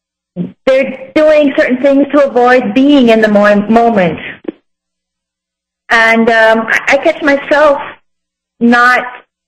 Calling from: Munich, Bavaria, Germany; I'm calling from Munich in Germany.

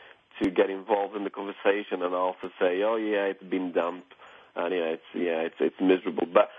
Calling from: Cambridge, East of England, United Kingdom; Cambridge, England.

